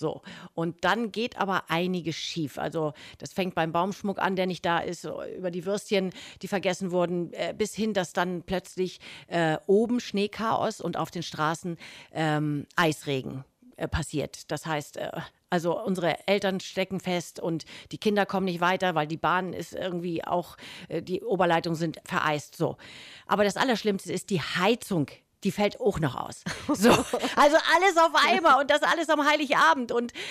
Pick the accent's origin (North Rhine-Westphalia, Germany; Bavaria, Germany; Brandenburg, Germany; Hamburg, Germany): Hamburg, Germany; also born or lived in Lüneburg; Ja, aber auch nur geboren, aufgewachsen in Hamburg.